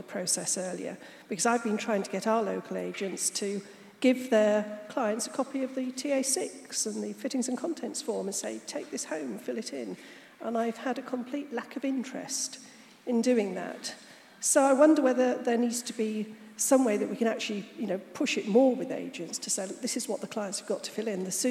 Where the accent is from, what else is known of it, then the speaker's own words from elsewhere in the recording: East of England, United Kingdom; I'm from North Norfolk